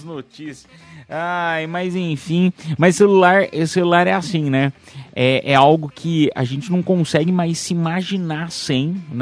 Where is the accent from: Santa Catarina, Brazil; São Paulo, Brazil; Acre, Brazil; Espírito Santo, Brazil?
São Paulo, Brazil; Piedade; Nossa, mas peraí, eu sou de Piedade, cara.